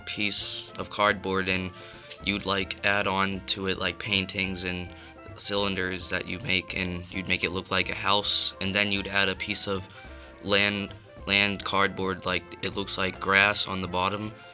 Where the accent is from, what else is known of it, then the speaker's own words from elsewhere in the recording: Pittsburgh, Pennsylvania, United States; I'm from Carrick.